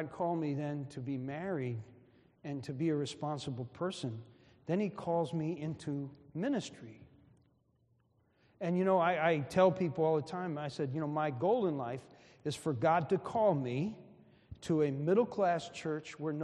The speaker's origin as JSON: {"language": "English", "town": "Newark", "region": "New Jersey", "country": "United States", "tie": "born or raised there", "also_born_or_lived": "Memphis, United States", "said": "I was born in Memphis, Tennessee. We wind up moving to Newark, New Jersey."}